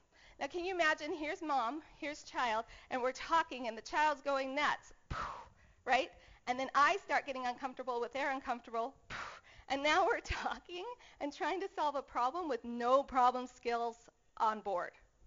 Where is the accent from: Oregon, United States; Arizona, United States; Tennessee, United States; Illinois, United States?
Arizona, United States; I have a family member that is hotter than that. I'm from Arizona.